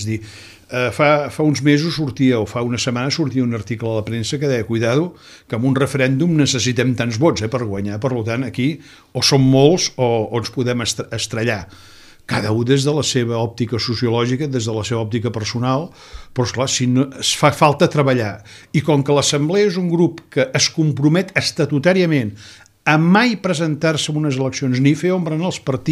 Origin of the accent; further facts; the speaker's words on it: Barcelona, Catalonia, Spain; jo no sóc prioratí, suposo que pel meu parlar la gent que escolti el programa ho veurà perfectament, jo sóc fill de Gràcia a Barcelona